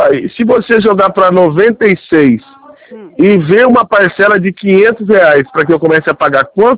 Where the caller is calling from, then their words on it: São Paulo, Brazil; Eu tô aqui na Zona Leste, aqui, ó, Chapecoense, São Paulo.